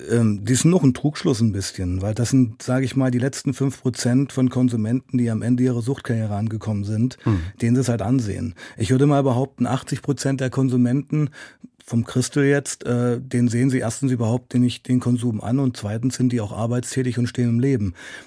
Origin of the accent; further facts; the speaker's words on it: Germany; Als Kind in der DDR, wenn man jetzt nicht wirklich in einer Dissidentenfamilie groß wurde, war es ja eigentlich okay.